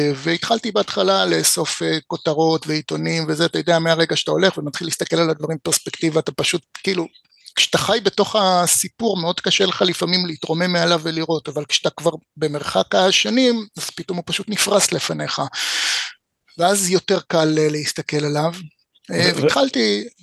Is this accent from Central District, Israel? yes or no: yes; Ra'anana, Central District, Israel; אני בא מבית ימני, אבל זה לא בית קלאסי. זאת אומרת, מצד אחד כאילו עברתי את המסלול הקלאסי של הציונות הדתית, למדתי, גדלתי ברעננה